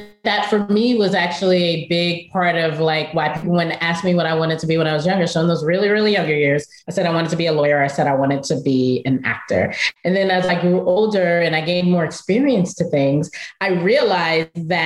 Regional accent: Brooklyn, New York, United States; And so I went back to Brooklyn. I'm from Bushwick, and I was working in Bed-Stuy.

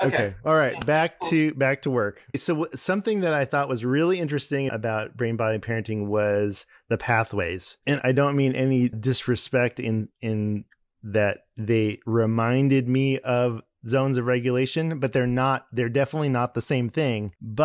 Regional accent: Arcadia, California, United States; now in Atlanta, United States; I grew up in Arcadia.

